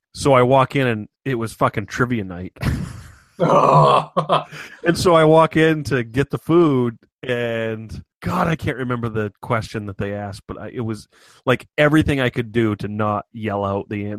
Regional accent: Milo, Maine, United States; I know my hometown of Milo, Maine, featured the first daytime parade of a Ku Klux Klan.

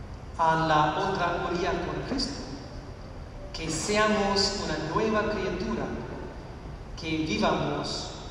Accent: India; Spanish is a second language; moved away; Yo soy de India. Vine aquí hace 21 años.

